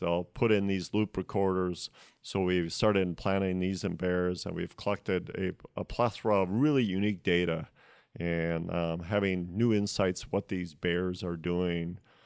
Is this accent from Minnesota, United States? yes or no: yes; Minnesota, United States; I'm from Minnesota. I love the outdoors.